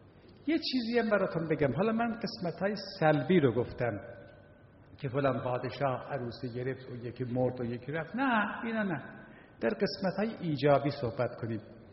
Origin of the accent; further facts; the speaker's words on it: Tehran, Tehran Province, Iran; من خودم اصلا در امیریه بزرگ شدم، در عالم بچه جوانی.